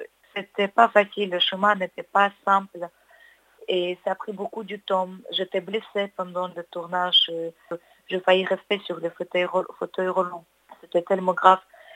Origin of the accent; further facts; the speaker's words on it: Ukraine; En tant qu'Ukrainienne, je me sens ukrainienne.